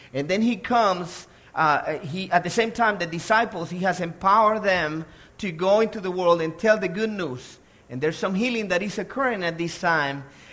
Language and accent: English; El Salvador; growing up in El Salvador